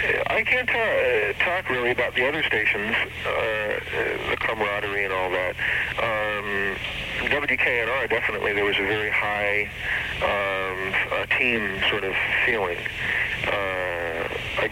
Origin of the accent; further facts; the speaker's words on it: Kansas City, United States; now in Detroit, United States; I came from Kansas City, and I was trying to think of some clever way to come to Detroit